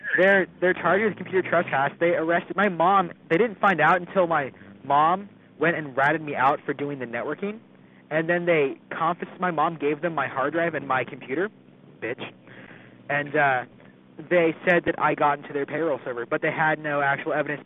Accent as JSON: {"language": "English", "country": "Germany", "second_language": "English", "moved": "yes", "lives_now": "United States", "said": "any country you go to, I came over from Germany, you know. You learn the language, You learn the culture and you follow it."}